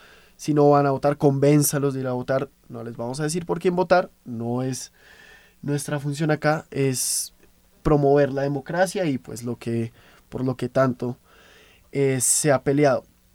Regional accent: Colombia; Pasemos a lo que nos preocupa como colombianos.

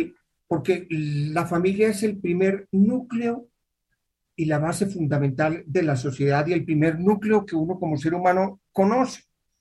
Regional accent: Colombia; ¿De dónde eres tú? Me la hizo en francés. Le dije yo, de Colombia, Sudamérica.

